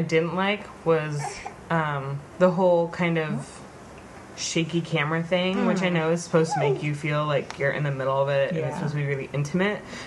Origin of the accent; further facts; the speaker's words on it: Ukiah, California, United States; Which is my hometown.